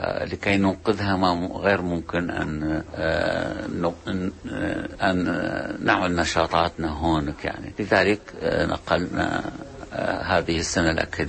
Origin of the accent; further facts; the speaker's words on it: Iraq; أنا كعراقي أفتخر بأن أقدم العراقيين كمثال يحبون التعايش أكثر من الشعوب الأخرى